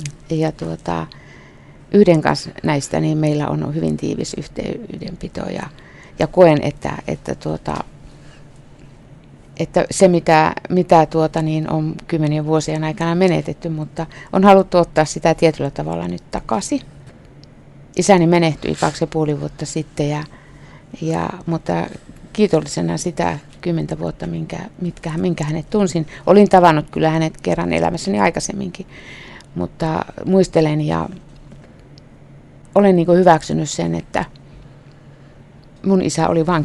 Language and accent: Finnish; Posio, Lapland, Finland; kun mä oon tuolla Posiolla. Meillä on kesämökki sieltähän me ollaan myös kotoisin molemmat